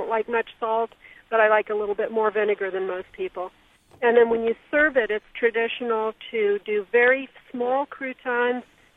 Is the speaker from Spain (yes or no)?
yes; Spain; I grew up in Spain, so I'm used to gazpacho.